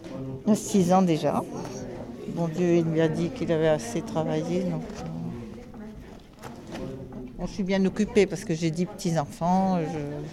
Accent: Hauts-de-France, France; moved away; Je suis Picarde, mais je suis arrivée il y a 41 ans.

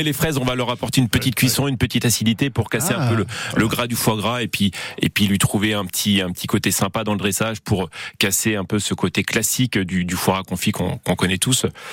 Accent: Centre-Val de Loire, France; J'ai passé mon enfance en Sologne, donc l'asperge blanche ça me connaît.

